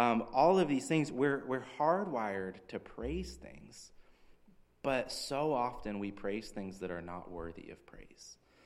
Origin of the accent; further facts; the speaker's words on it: Pennsylvania, United States; I remember I grew up as a Steelers fan growing up near Pittsburgh